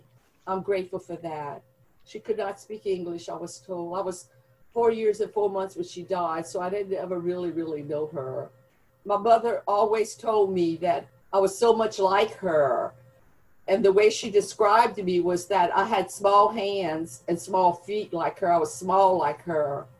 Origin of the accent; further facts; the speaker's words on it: Louisiana, United States; accent: Cajun; I will describe in my own language, in my own Cajun accent, with this South Louisiana drawl, from my own point of view